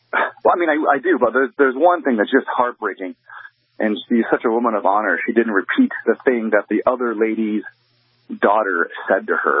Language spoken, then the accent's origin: English; Minnesota, United States; Man, I'm from Minnesota, so this is a big deal for me, man.